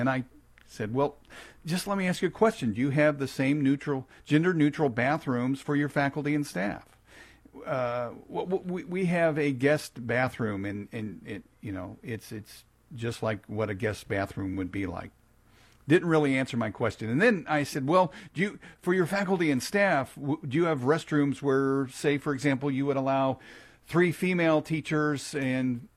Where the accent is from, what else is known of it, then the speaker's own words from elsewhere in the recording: Kansas City, Missouri, United States; That was my school district growing up in the Kansas City area in the first and second grade.